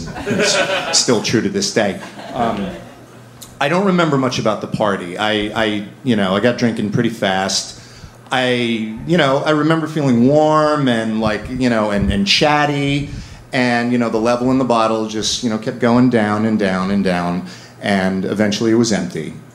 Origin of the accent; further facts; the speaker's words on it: New York, United States; sense of ennui growing up in Westchester County and, you know, and you know, and then getting sent away to a boarding school in Connecticut